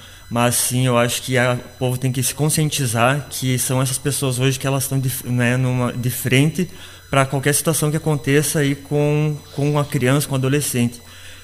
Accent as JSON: {"language": "Portuguese", "town": "Iraí", "region": "Rio Grande do Sul", "country": "Brazil", "tie": "born or raised there", "said": "tenho 31 anos, sou natural aqui de Iraí mesmo, né? Ali do bairro Engarrafamento, que agora é o bairro Vila Nova."}